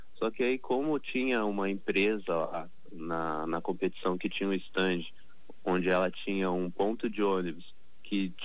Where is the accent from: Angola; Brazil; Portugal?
Brazil; Porto Alegre, Rio Grande do Sul; Na verdade, nós quatro, na verdade, somos de Porto Alegre.